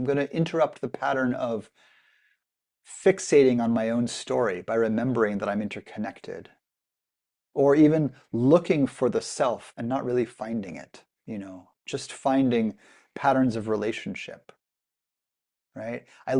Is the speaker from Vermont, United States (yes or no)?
no; Livermore, California, United States; And instead … in Livermore, California, and became a Buddhist teacher.